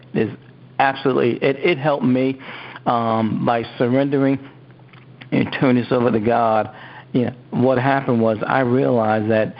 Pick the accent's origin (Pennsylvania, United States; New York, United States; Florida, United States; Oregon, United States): New York, United States; Queens; now in Northern Virginia, United States; I'm a New Yorker, too. I don't know if you knew that. Born and raised in Queens, so this is absolutely a pleasure to have the opportunity to sit here and talk to my hometown.